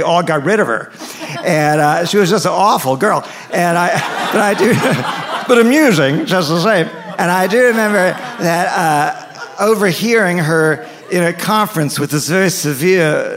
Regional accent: New York City, New York, United States; Now, I grew up in New York City.

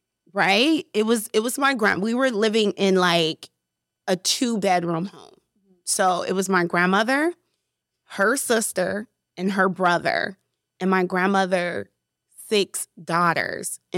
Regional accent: Chicago, Illinois, United States; So, I am from the south side of Chicago, Inglewood.

